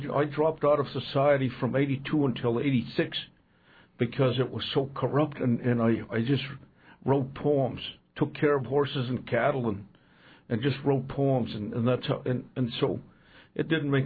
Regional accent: Crow Agency, Montana, United States; I'm a Crow Indian, and I grew up over at Crow Agency, Montana. And I grew up on the Little Bighorn River, the land of the Shining Mountains, the Bighorn Mountains. And I grew up in Montana, yeah.

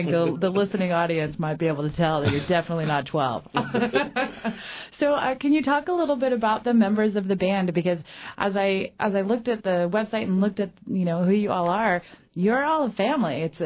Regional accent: Dallas, Texas, United States; I'm from Dallas, actually.

